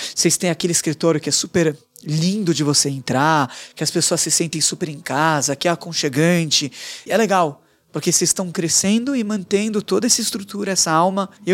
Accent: São Paulo, Brazil; eu sou do Bom Retiro. E sou mesmo, eu sou Rabino do Bom Retiro

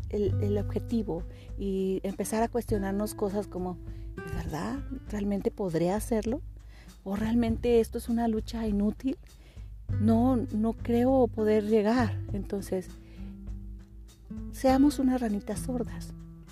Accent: Mexico; Yo en un episodio anterior les comentaba que nosotros en mi país, en México, tenemos una frase

